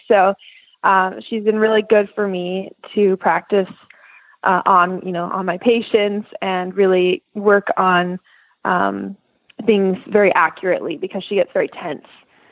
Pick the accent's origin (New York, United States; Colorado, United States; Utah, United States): Colorado, United States; So I'm from Colorado. My mom has a training facility there.